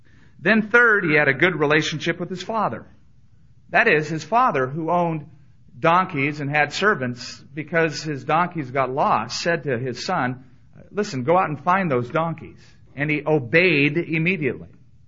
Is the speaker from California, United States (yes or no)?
yes; California, United States; But it just so happened that I came from Southern California.